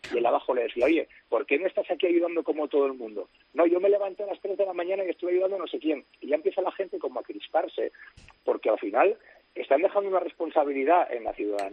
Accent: Arriondas, Asturias, Spain; porque pasó en mi pueblo, joder, en el 2010 pasó en Arriondas, y mi confitería...

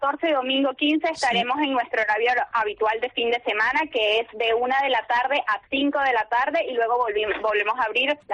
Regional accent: Venezuela; moved away; nos ha unido a nosotros como venezolanos en el mundo.

